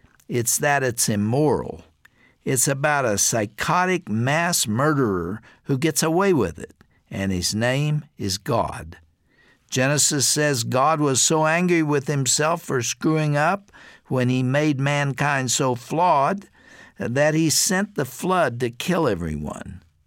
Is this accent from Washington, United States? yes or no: no; Colorado, United States; the majority of voters in my home state of Colorado have foolishly legalized and decriminalized the sale, distribution, and use of marijuana.